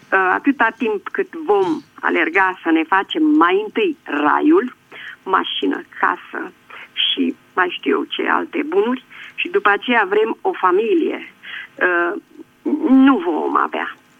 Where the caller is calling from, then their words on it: Bucharest, Romania; Sunt din București